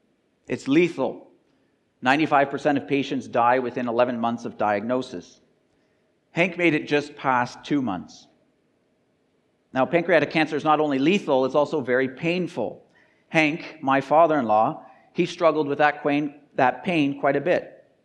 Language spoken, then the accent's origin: English; Canada; I am apologetically Canadian, eh?